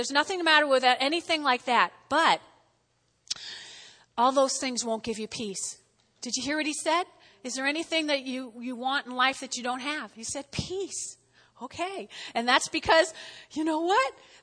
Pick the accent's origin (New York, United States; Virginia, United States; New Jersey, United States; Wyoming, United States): New Jersey, United States; Now, y'all know I grew up in North Jersey. And there's an Italian-American expression, agita.